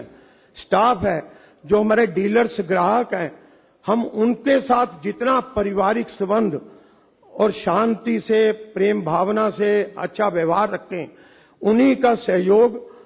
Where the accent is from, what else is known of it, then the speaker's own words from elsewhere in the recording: Ludhiana, Punjab, India; moved away as an adult; now in Varanasi, India; मैं लुधियाना का पंजाब का रहने वाला हूं और 1992 में मैं काशी में आया था सोच करके कि कोई इंडस्ट्री लगाना है।